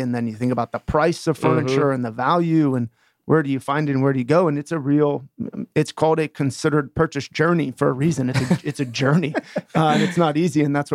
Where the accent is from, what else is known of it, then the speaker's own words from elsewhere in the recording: Pennsylvania, United States; I'm from Western PA originally, so back towards home a little bit.